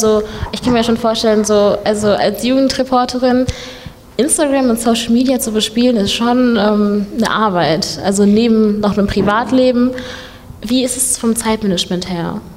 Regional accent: Bochum, North Rhine-Westphalia, Germany; Ich bin ja aus Bochum, wie ihr alle wisst und ich schon zum tausendsten Mal gesagt habe.

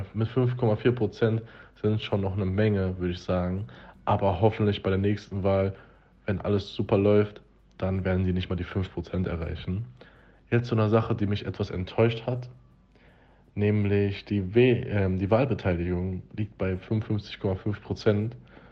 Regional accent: Bochum, North Rhine-Westphalia, Germany; hier in Bochum, wo ich herkomme, ich komme ja ursprünglich aus Bochum

